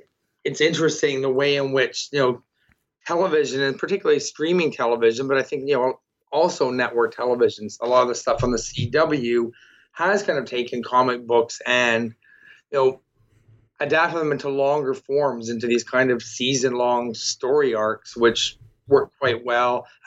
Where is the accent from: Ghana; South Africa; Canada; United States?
Canada; Toronto, Ontario; I'm from Toronto